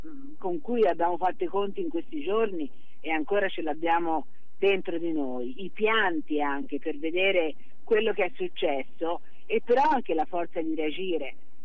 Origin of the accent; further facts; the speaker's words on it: Tuscany, Italy; Peraltro, lo dico da toscana